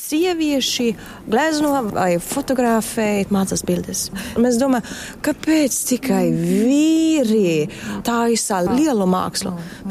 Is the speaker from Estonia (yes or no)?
no; Sweden; Nu, es esmu Zviedriete, bet man arī ir Latvija.